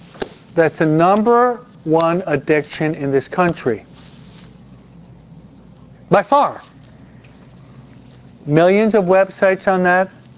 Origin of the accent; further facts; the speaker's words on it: East Coast, United States; I'm from the East Coast.